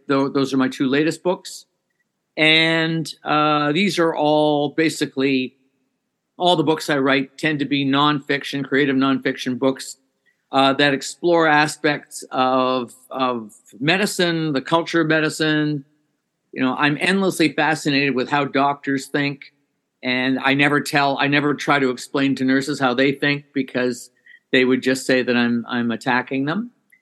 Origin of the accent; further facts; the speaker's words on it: Toronto, Ontario, Canada; I'm born and bred in Toronto.